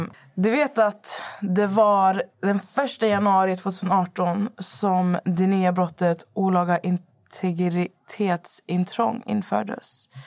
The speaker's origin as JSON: {"language": "Swedish", "country": "Lebanon", "lives_now": "Sweden", "said": "För jag är ju från Libanon"}